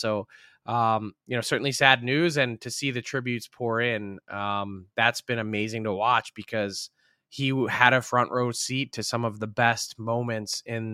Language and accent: English; United States; obviously I'm American. I grew up south of the border